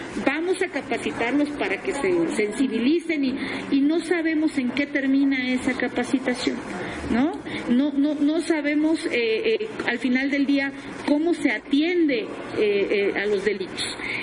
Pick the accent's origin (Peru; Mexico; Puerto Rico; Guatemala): Mexico; Puebla; Quiero compartirles que en Puebla, yo soy del estado de Puebla